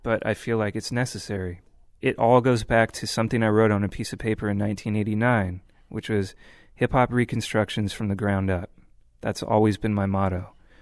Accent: California, United States; growing up in the Bay Area, driving around, everybody's really excited about the hyphy movement

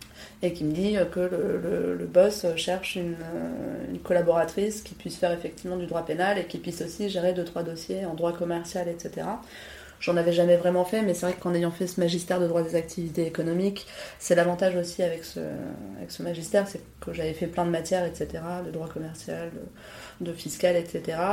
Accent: Paris, Île-de-France, France; Voilà, je suis parisienne

